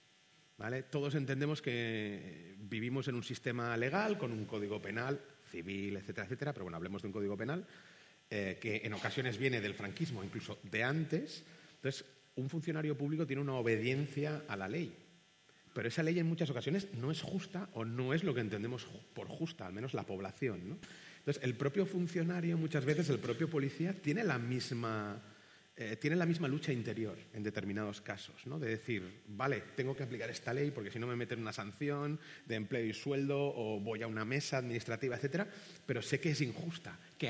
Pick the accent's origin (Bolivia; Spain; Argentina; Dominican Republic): Spain; Barcelona, Catalonia; si yo como barcelonés no me hubiera vendido esa casa a un fondo buitre